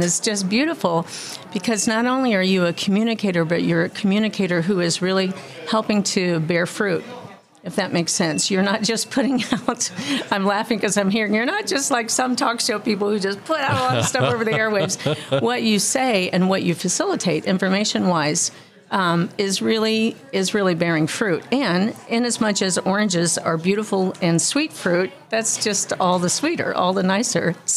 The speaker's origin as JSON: {"language": "English", "region": "Florida", "country": "United States", "tie": "born or raised there", "said": "I grew up in Central Florida, which used to be the home of many, many orange groves."}